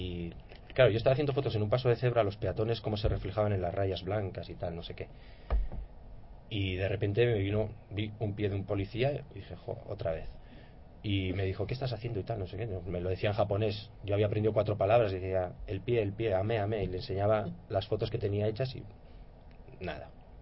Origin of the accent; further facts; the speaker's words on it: Pamplona, Navarre, Spain; París, claro, es una ciudad, yo que soy de Pamplona, que no es tan difícil de ir